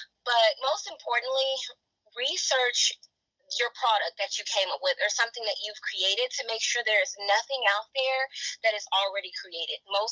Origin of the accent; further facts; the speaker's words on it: Arlington, Texas, United States; also born or lived in Fort Worth; I was born in Fort Worth, Texas, and I was raised in Arlington